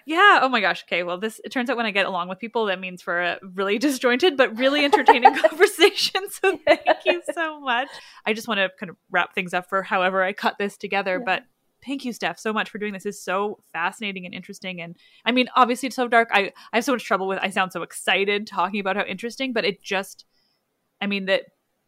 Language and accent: English; Canada; Well, and I think as Canadian too, we have I don't think it's bigger than those in the States